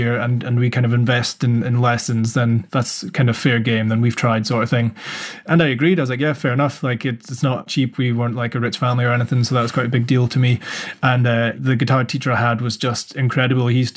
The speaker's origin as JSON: {"language": "English", "country": "South Africa", "tie": "born or raised there", "also_born_or_lived": "Scotland", "said": "So I was born in Scotland, and then before I was a year old, I moved out to South Africa, and I actually lived there until I was about 7 or 8."}